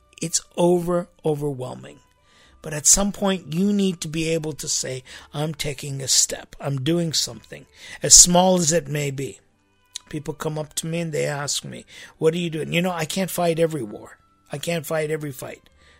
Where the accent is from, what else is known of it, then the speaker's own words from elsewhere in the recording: United States; in my case, as an American